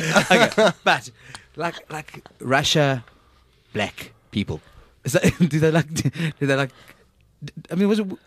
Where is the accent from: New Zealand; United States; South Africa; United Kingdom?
South Africa; he was like, "So, what is South America like?" I said, "I'm from South Africa." He says, "But you're not black."